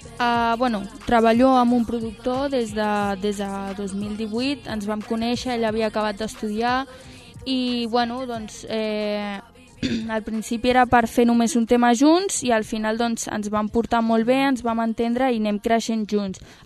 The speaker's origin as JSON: {"language": "Catalan", "town": "Sabadell", "region": "Catalonia", "country": "Spain", "tie": "born or raised there", "said": "és d'on soc i d'on vinc, no? D'un barri dels Marinals, aquí de Sabadell."}